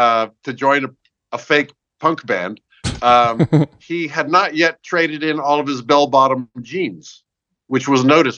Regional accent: McLean, Virginia, United States; also born or lived in London; Absolutely. This is a suburb of the CIA, McLean, Virginia.

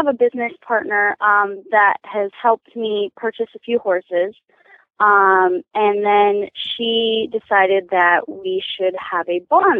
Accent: California, United States; Well, I grew up in California with my stepmom … who has Fox Hill Eventing. And then I moved to England for a year to ride after high school

